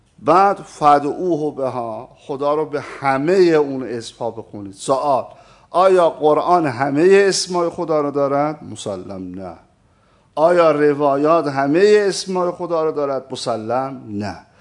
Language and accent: Persian; Iran; حالا ما همه ایرانی هستیم